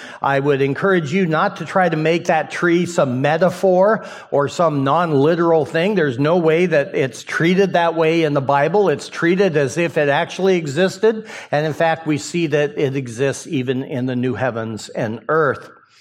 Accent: Idaho, United States; Now, you may not be aware of this, but I grew up in Idaho, and right next to me, very short distance, was Washington

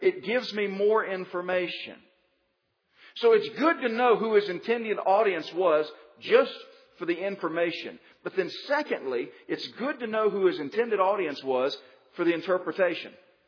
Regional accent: the South, United States; You understand Southerners more when you learn a little bit about the South. I'm a Southerner.

